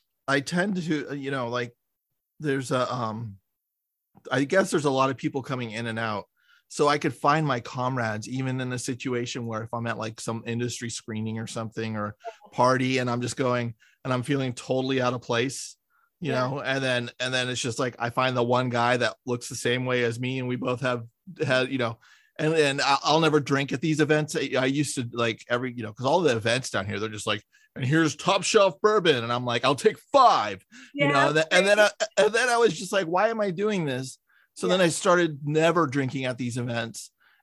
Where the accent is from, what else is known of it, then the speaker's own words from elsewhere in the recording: San Francisco, California, United States; I grew up in San Francisco and I didn't move here until 8 years ago.